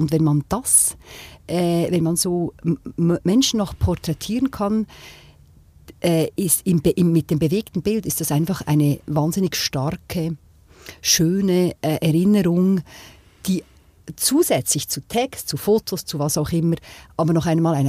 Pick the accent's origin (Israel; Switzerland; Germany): Switzerland; Thun, Bern; Ich habe in Thun etwas gemacht, in meiner Heimatstadt